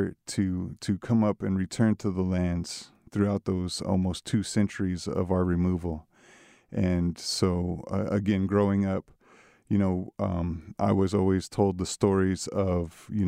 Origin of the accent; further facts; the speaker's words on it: Kansas, United States; Myself, I'm originally from Kansas, you know, grew up on the reservation with my grandparents there